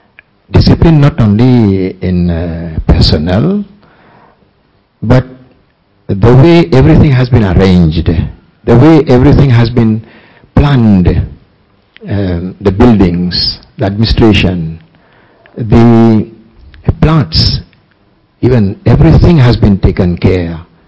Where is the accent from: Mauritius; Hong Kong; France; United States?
Mauritius; first language Hindi; English is a second language; from Mauritius. I would like to speak in Hindi. It's my mother tongue.